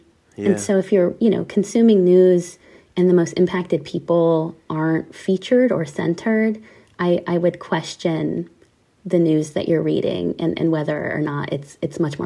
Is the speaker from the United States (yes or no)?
yes; United States; even as an American citizen with lots of privileges.